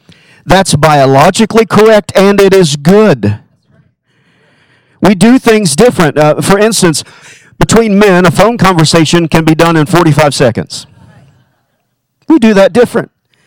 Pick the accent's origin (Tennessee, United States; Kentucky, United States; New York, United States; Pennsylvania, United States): Kentucky, United States; Now, growing up in Kentucky, it was different. We learned a lot of different things.